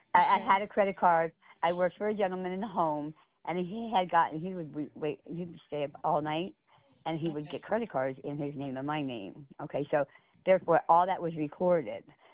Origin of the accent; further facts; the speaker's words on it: Pottsville, Pennsylvania, United States; It really doesn't matter. I'm from Pottsville.